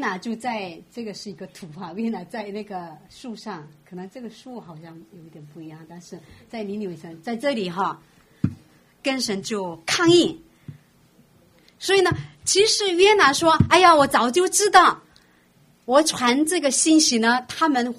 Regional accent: South Korea; Chinese is a second language; 好像我们韩国人啊对于日本人

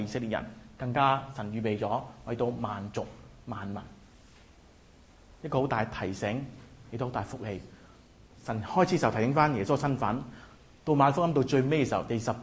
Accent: Hong Kong; 或者我都是香港來

